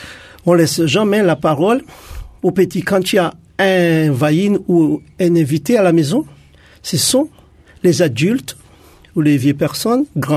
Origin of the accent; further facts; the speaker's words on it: Madagascar; now in Réunion; Je suis originaire de Madagascar, qui sort de 4 grandes tribus de Madagascar. Du Nord, Sakala, Vantakar, des Mernes, et des Betsileo et des Antechaks.